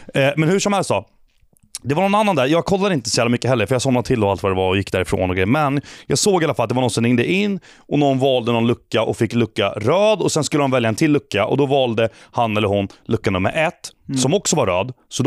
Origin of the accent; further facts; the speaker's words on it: Värmdö, Stockholm County, Sweden; Vi är från Värmdö, för jag som inte hänger med.